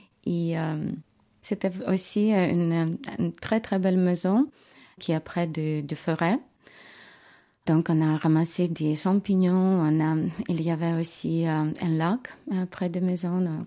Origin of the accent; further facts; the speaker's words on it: Kyiv, Ukraine; French is a second language; Je viens de Kiev. La population de Kiev est à peu près 5 millions de gens. C'est une ville très développée.